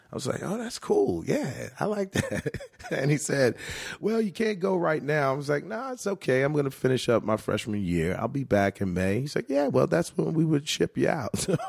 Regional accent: Virginia, United States; So I went to my hometown school, Virginia Commonwealth University.

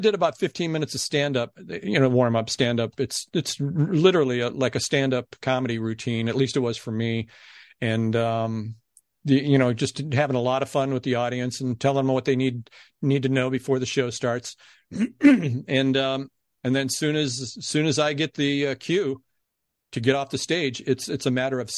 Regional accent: Ohio, United States; I grew up just outside of Cleveland, a couple minutes.

